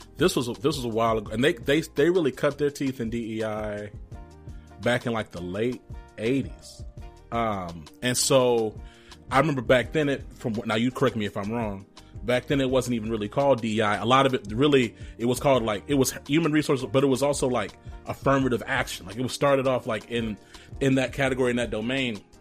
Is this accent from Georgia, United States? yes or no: yes; Rome, Georgia, United States; born there; I was born in Rome, Georgia.